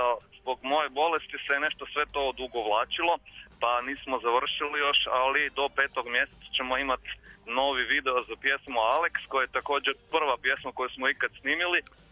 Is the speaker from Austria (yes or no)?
no; Zagreb, City of Zagreb, Croatia; Dolazimo iz Zagreba, sviramo recimo nekakav dark rock.